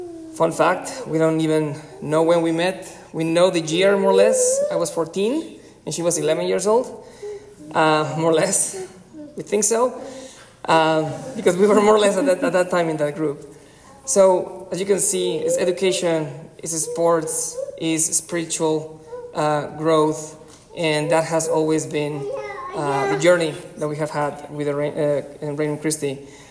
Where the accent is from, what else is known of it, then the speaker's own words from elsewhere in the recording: Querétaro, Mexico; I started since pre-K in Instituto Cumbres in Querétaro. That's in Mexico. I'm from Mexico.